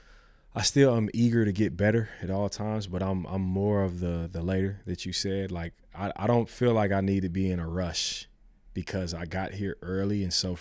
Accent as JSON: {"language": "English", "town": "Kansas City", "region": "Missouri", "country": "United States", "said": "Yeah, you know, I'm from Missouri, but Kansas City, I'm not Columbia guy."}